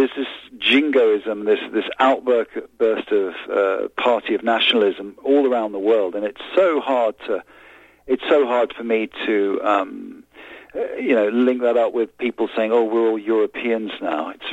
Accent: England, United Kingdom; I'd obviously love it because I'm English and I've supported the English football team since I was a kid.

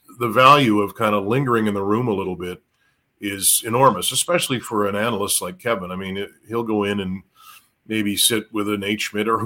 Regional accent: Nova Scotia, Canada; and I'm from Nova Scotia.

